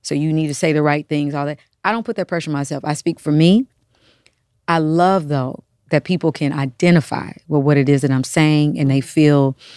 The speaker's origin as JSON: {"language": "English", "region": "Kansas", "country": "United States", "tie": "born or raised there", "said": "imagine if I wasn't who I was and I was living in my hometown, mm-hmm. Kansas."}